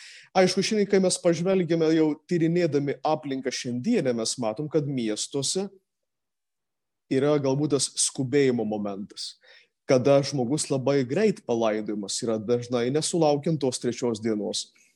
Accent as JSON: {"language": "Lithuanian", "region": "Samogitia", "country": "Lithuania", "said": "Netgi mes žemaičiai jau fiksuojam tą"}